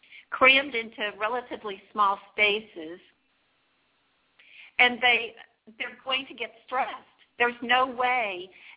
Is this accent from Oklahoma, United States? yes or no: yes; Oklahoma, United States; because I was raised in Oklahoma, and another way of thinking back there